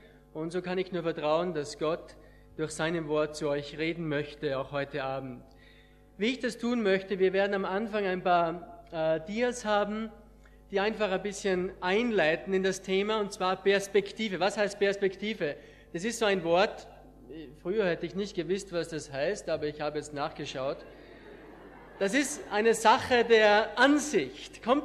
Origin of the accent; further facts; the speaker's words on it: Schladming, Styria, Austria; ich komme aus Österreich, von Schladming, vielleicht Salzburg wisst ihr, und Schladming